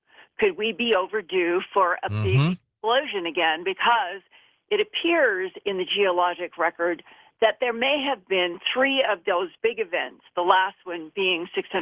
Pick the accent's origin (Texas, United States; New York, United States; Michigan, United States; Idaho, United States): Idaho, United States; Well, you know, I grew up in Idaho